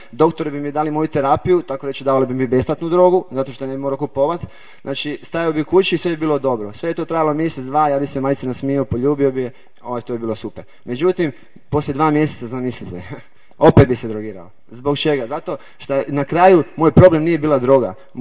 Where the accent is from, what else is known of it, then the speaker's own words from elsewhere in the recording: Zagreb, City of Zagreb, Croatia; dolazim iz Zagreba.